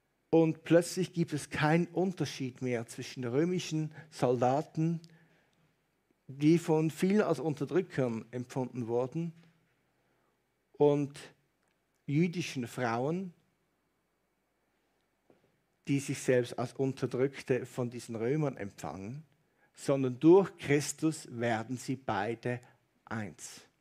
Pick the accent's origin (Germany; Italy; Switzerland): Switzerland; man könnte ihnen den Hals umdrehen als Schweizer.